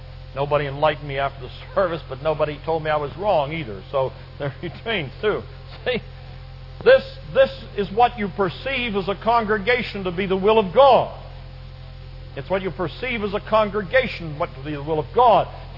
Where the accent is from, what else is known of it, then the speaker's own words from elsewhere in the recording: Pittsburgh, Pennsylvania, United States; You know I'm from the Pittsburgh area.